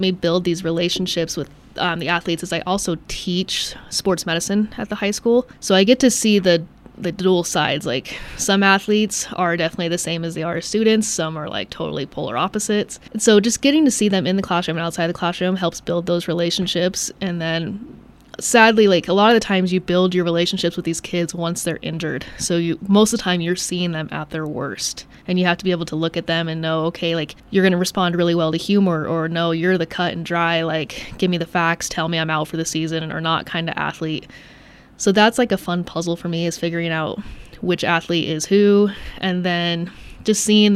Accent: Utah, United States; moved away as an adult; now in Lander, United States; Didn't want to move far away from home. I'm out from Utah. So 5-hour drive was a lot more, you know, feasible than a plane ride.

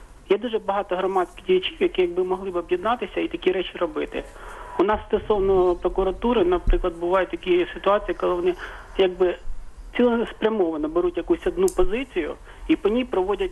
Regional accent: Kyiv, Ukraine

